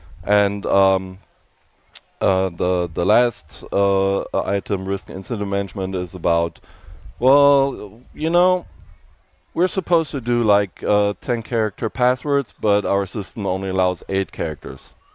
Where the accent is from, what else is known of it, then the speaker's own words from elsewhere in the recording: Germany; English is a second language; And obviously I'm from Germany, so.